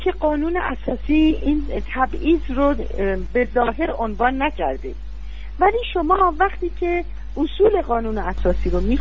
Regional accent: Iran; از خودم که ایرانی هستم،

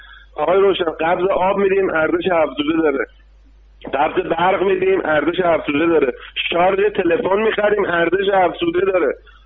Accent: Abadan, Khuzestan, Iran; also born or lived in Isfahan; من زمان جنگ که شده خانواده رفتن اصفهان زندگی کردم، بعد 30 و چند سال برگشتم، به امیدی برگشتم به وادگاهم که خیلی چیزای بهتر ببینم. الان تو این 4-5 سالی که برگشتم از اصفهان اومدم آبادان

